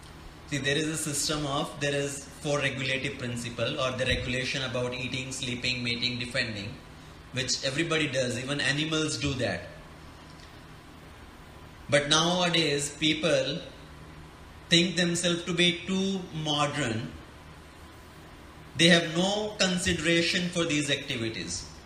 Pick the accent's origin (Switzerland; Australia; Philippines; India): India; now in United States; So all of us being here in America, we came from India, so our parents, our relatives may be in India